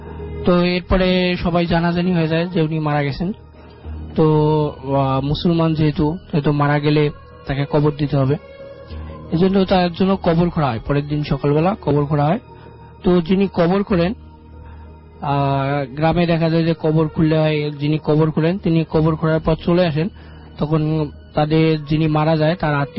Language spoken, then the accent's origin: Bangla; Dhaka, Dhaka Division, Bangladesh; আমি আইওটি ইউনিভার্সিটিতে পড়ি, আমি উত্তরা থেকে এসেছি।